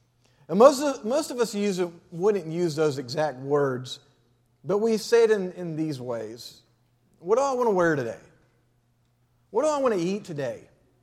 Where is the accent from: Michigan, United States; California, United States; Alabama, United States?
Alabama, United States; Huntsville; now in Dalton, United States; We're from Dalton, Georgia, or that's where we live right now. She's actually from that area. I'm from Huntsville, and I've been in youth ministry for about 12 years.